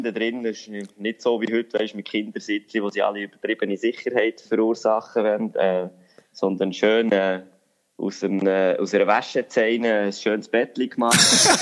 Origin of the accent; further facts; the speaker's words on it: Bern, Switzerland; Und ich bin ja da im Seeland aufgewachsen, gerade in der Nähe von Lies.